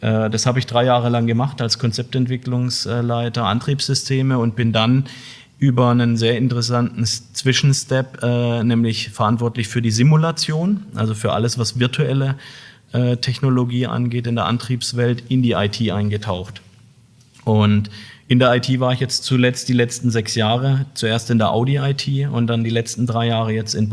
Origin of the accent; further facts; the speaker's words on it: Heilbronn, Baden-Württemberg, Germany; Ich bin hier in der Region groß geworden, ja, bin in Heilbronn geboren. Von daher freut es mich auch wirklich, heute hier zu sein, in meiner Geburtsstadt sozusagen.